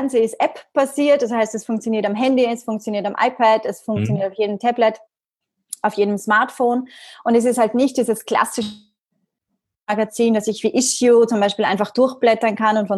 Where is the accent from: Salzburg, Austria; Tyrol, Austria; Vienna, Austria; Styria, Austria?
Vienna, Austria; born there; komme aus Österreich, gebürtige Wienerin.